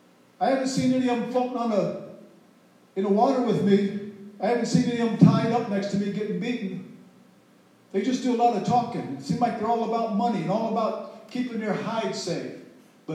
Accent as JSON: {"language": "English", "region": "Midwest", "country": "United States", "said": "I'm from the Midwest"}